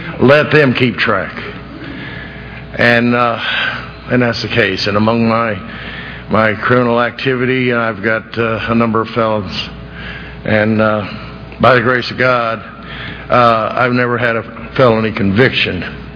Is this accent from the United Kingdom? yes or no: no; Chicago, Illinois, United States; also born or lived in Detroit; I was born in Chicago. I was born in Detroit, but we moved to Chicago because they hated Detroit, apparently.